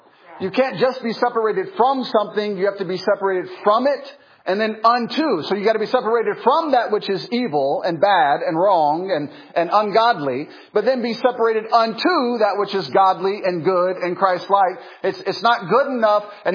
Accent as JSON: {"language": "English", "town": "Memphis", "region": "Tennessee", "country": "United States", "tie": "born or raised there", "said": "I'm ex-military. I grew up in Memphis. My mom was 16 years old and homeless when she had me."}